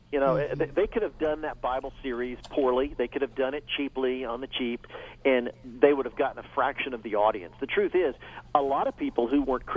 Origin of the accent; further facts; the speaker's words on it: the South, United States; I grew up in the South with my dad, a pastor, and I remember pastors who would shave their head if you brought so many people to church